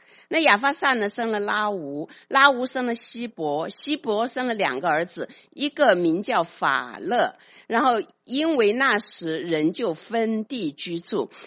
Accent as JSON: {"language": "Chinese", "country": "China"}